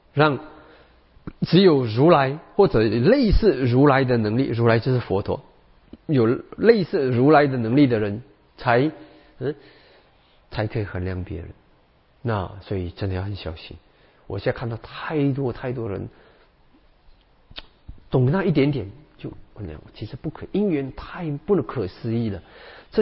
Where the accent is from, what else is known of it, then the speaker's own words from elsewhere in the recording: Malacca, Malaysia; 我请了一个缅甸禅师到马六甲，到我们的家乡